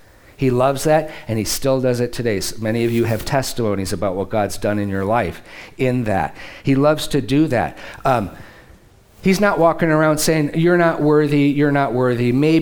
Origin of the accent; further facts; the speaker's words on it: Detroit, Michigan, United States; I'm from Metro Detroit, please.